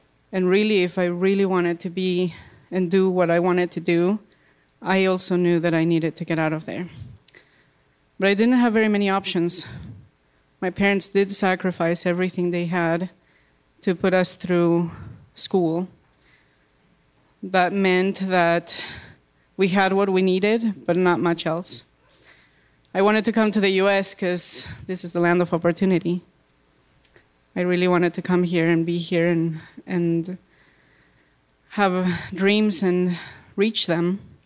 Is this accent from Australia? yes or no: no; Bolivia; I grew up in Bolivia.